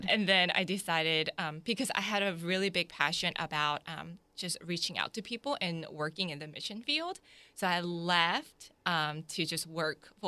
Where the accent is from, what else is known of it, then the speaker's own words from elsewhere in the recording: South Korea; now in Jacksonville, United States; I'm from South Korea.